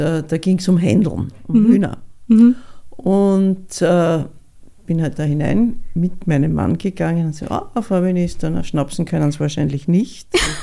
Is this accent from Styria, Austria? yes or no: no; Vienna, Austria; now in Burgenland, Austria; meine Mutter ist ja aus dem Burgenland, ich bin zwar in Wien aufgewachsen, also geboren und aufgewachsen